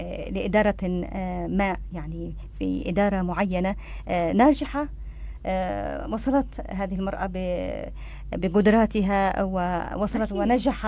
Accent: Yemen; يعني أنتم بتعيدوا هذه التجربة عندنا في اليمن.

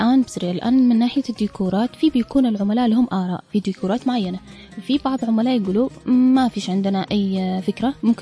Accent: Sanaa, Amanat Al Asimah, Yemen; born there; معكم متعهدة الحفلات … ، من مواليد تعز، الأصل تعز، من مواليد صنعاء

